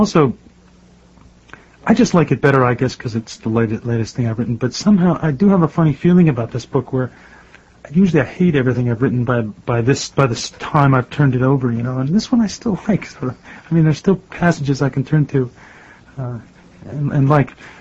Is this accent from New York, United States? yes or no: yes; Long Island, New York, United States; No, I was born in New York City, mm-hmm. and I was raised on Long Island